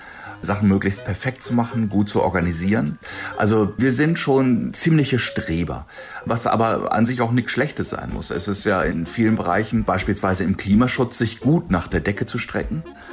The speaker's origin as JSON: {"language": "German", "region": "Lower Saxony", "country": "Germany", "tie": "born or raised there", "moved": "as an adult", "lives_now": "Berlin, Germany", "said": "Ich habe genau gelebt im Landkreis Diepholz, wo ich geboren bin, und in Berlin, wo ich dann mit 19 Jahren hingegangen bin. Also einmal flaches Land, also die Provinz sozusagen, kleine Städte, kleine Strukturen, sehr auf Vereinen abgerichtet."}